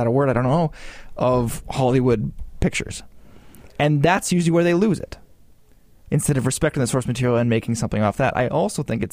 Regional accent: Canada; it's because I'm a Canadian who just had his brain fried in the Florida sun for 2 weeks.

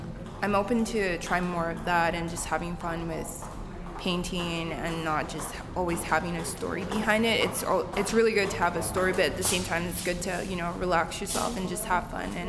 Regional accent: Nigeria; moved away as an adult; So I was born and raised in Nigeria. I came here in 2012, and I just came to a university here to study fine art.

